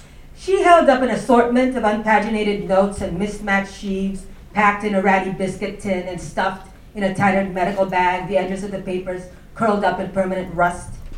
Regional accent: Philippines; growing up in the Philippines, I thought there was only this one war

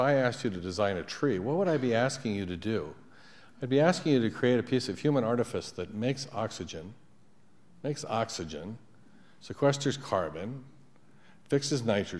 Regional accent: Japan; And as you heard, I grew up in Japan.

